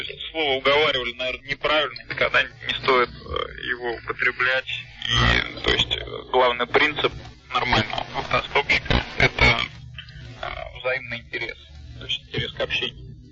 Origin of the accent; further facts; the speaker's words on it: Saint Petersburg, Russia; born there; Я родился в Ленинграде, занялся уже в Санкт-Петербурге